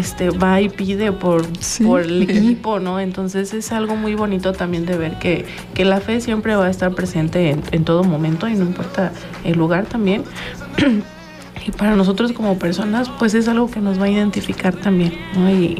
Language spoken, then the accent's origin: Spanish; Mexico; es parte ya de nuestra identidad como mexicanos, que ya lo tenemos muy, muy, muy arraigado en nuestro ser